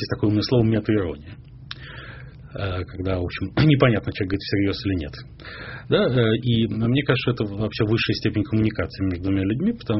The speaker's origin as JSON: {"language": "Russian", "region": "Moscow", "country": "Russia", "tie": "born there", "said": "В Москве. 7 февраля 1971 года."}